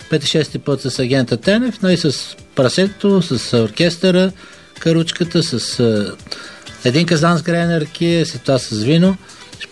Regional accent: Panagyurishte, Pazardzhik Province, Bulgaria; born there; Аз съм роден в Панагюрско. Нямам нищо гръцко, между другото, защото мнозина мислят, че съм скрит грък. Нямам, просто случайно после научи гръцки.

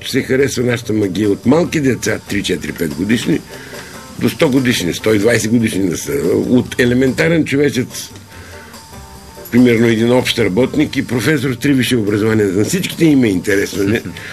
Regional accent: Shumen, Shumen Province, Bulgaria; born there; Аз съм роден в Шумен.

